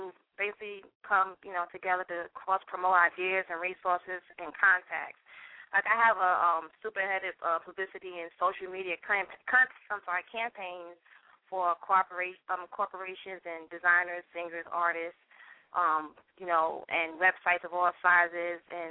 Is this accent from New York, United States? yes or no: yes; Mount Vernon, New York, United States; I'm from Mount Vernon, New York. I've lived a block over from